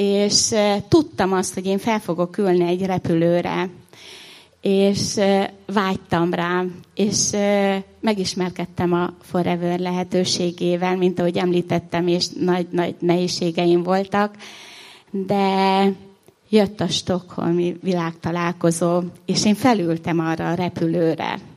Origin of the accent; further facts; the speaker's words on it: Szabolcs-Szatmár-Bereg, Hungary; én egy szabolcsi kis faluban nőttem föl, anyukám ötünket nevelt egyedül, nagyon szegényes körülmények között